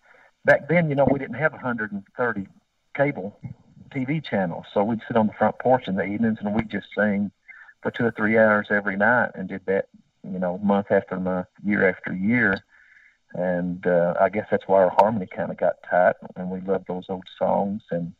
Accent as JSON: {"language": "English", "region": "Kentucky", "country": "United States", "said": "because we're from Kentucky and we know what a bluegrass group is."}